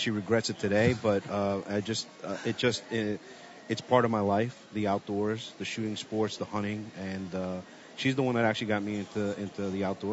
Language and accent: English; Hackensack, New Jersey, United States; also born or lived in Colombia; No, I grew up in Hackensack, New Jersey, a Spanish kid. Came here from Colombia when I was two. My parents so were looking for the American dream.